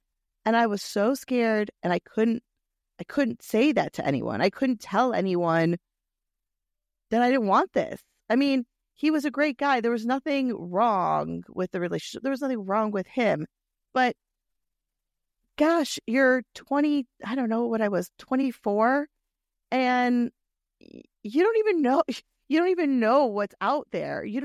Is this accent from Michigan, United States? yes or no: yes; Michigan, United States; I grew up in Michigan, a very modest, traditional home.